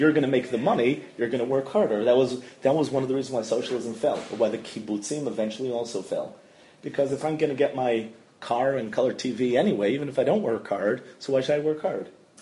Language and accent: English; United States; Growing up in America.